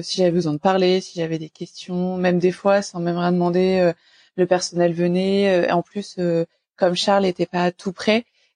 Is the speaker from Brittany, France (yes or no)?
no; Normandy, France; qui vient de Normandie, proche Paris, mais Normandie quand même.